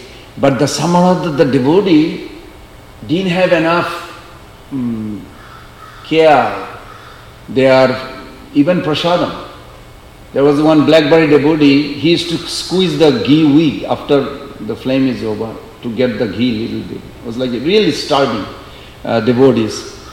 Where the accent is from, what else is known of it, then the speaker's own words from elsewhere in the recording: Kolkata, West Bengal, India; I grew up in Calcutta there, in the Albert Road, 3C Albert Road.